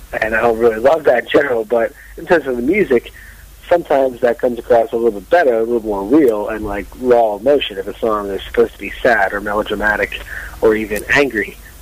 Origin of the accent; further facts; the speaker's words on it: Philadelphia, Pennsylvania, United States; born there; I ended up here because I was born in Philadelphia.